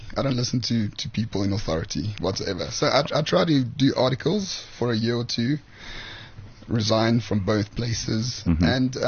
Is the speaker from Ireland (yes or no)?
no; the South, France; So I grew up in the South. Brew on a farm.